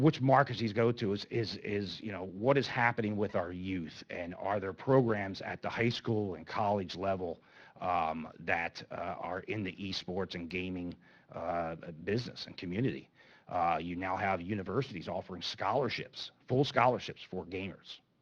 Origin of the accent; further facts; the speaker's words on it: Oklahoma, United States; here I am sitting in a city like Broken Arrow, Oklahoma, in the middle of nowhere, and I live 3 miles down the road. Why are we not bringing this here to my hometown?